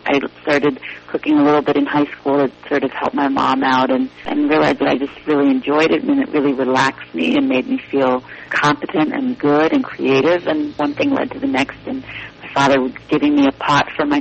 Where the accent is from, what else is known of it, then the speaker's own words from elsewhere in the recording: Boston, Massachusetts, United States; also born or lived in Berlin, Germany; I was born in Berlin, and I lived there until I was about 2 or 3 years old. And when my parents got divorced, my father and I moved to Boston, but my mother stayed in Berlin.